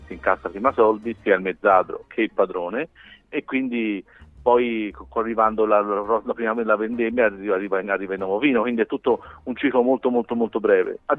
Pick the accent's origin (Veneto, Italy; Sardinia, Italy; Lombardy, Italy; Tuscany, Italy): Tuscany, Italy; da toscani siamo di per natura mercanti